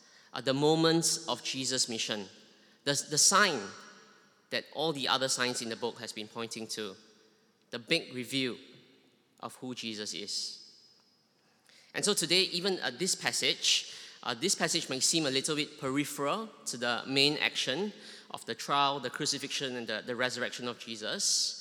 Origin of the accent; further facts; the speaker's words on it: Singapore; now in London, United Kingdom; I'm not sure whether you can tell from my accent. I'm originally from Singapore. I moved over with my family about 2 years ago.